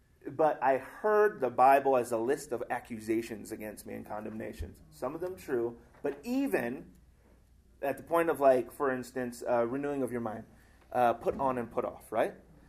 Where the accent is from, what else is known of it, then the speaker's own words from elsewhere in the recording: Hawaii, United States; growing up in Hawaii, that we had this thing.